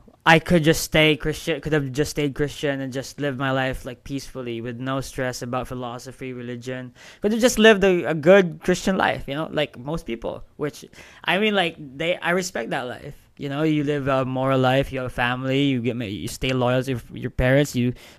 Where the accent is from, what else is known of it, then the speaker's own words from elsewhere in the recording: Philippines; Philippines.